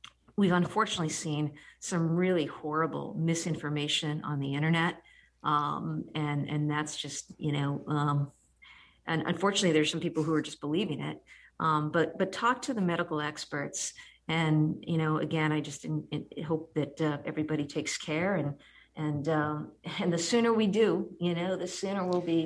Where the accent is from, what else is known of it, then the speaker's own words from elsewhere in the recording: New Hampshire, United States; I grew up in New Hampshire. Live free or die. You're up in Chester. I grew up down by the beach.